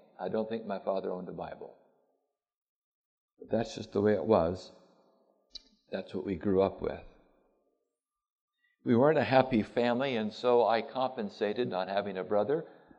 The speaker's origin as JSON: {"language": "English", "town": "Berkeley", "region": "California", "country": "United States", "tie": "born there", "said": "And I was born in Berkeley, California. Can any good thing come out of Berkeley?"}